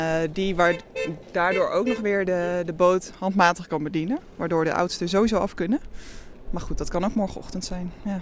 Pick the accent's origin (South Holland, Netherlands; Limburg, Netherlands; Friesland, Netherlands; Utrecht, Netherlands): Friesland, Netherlands; Ja, gelukkig komen we uit Friesland.